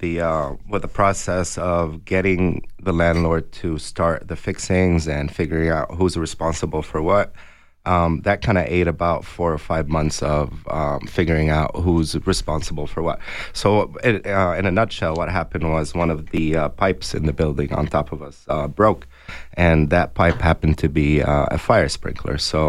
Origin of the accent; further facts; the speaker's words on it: Lebanon; See, I did not grow up here. I grew up in Lebanon, and for us, food was always available 24/7.